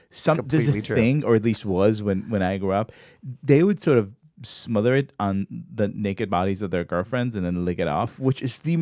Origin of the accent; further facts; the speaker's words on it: Israel; accent: Israeli; In my Israeli accent.